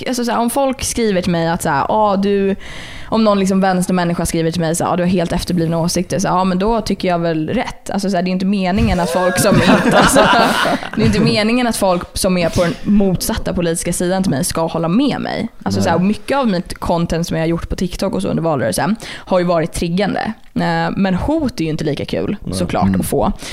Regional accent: Sweden; Men jag är svensk.

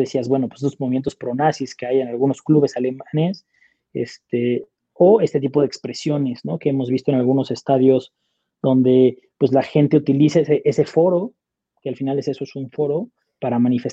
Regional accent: Monterrey, Nuevo León, Mexico; Yo soy regio, los regios somos comprometidos con lejales, somos comprometidos con los juevesitos, con las carnes asadas, con los compas y evidentemente con el fútbol. O sea, es parte del ADN regiomontano y es algo que me gusta mucho Monterrey.

